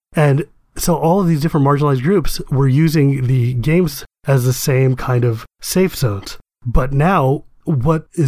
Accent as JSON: {"language": "English", "country": "United States", "said": "I'm from America."}